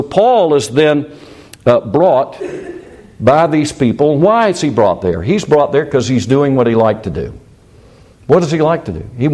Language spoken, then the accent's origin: English; South Carolina, United States; And I was raised in South Carolina.